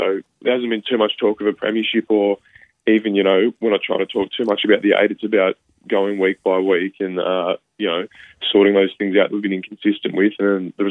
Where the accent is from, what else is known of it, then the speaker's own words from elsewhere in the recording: Canberra, Australian Capital Territory, Australia; we are hoping to get another game in Canberra soon, and we'd love to play in our second home and my hometown.